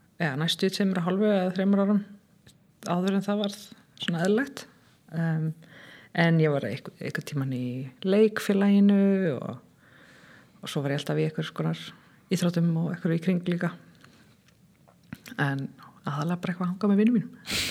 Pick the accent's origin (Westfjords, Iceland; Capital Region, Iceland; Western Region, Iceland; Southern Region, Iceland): Capital Region, Iceland; Garðabær; Já, ég alveg upp í Garðabænum og það var bara mjög fínt sko.